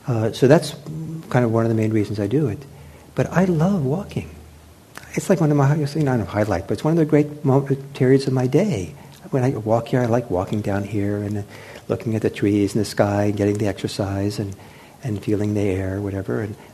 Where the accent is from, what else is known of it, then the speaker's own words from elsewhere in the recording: Los Angeles, California, United States; Or when I was growing up in Los Angeles in the late 60s